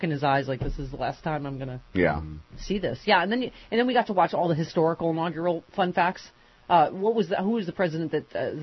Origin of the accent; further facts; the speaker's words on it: Buffalo, New York, United States; It's just, I know, because I grew up in Buffalo.